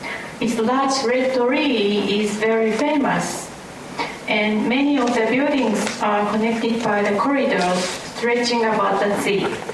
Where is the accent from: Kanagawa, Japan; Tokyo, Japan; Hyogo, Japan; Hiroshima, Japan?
Hiroshima, Japan; English is a second language; Because I'm from Hiroshima.